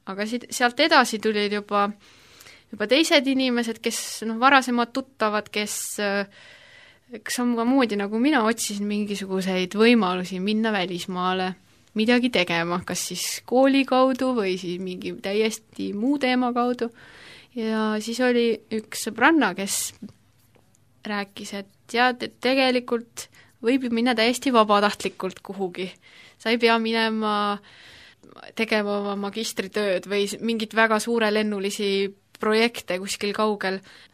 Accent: Saare County, Estonia; now in Tartu, Estonia; siis ma olen kas Saaremaal või Tartus. Ja Saaremalt ma olen pärit, sellepärast ma vahest olen seal. Ja Tartus ma olen Tartu ülikoolis nagu väga paljud meist, kes siin Tartus on, et mina olen siis praeguseks hetkeks 8. aastat tartlane

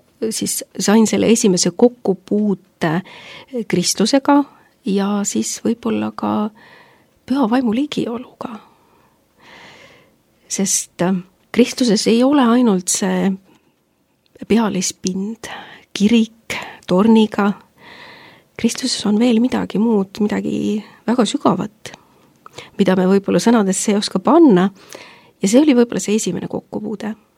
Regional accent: Kärla, Saare County, Estonia; Olen pärit Saaremaalt ja kunagi oli Kärla kandis, oli Luteri kirik, oli keset küla.

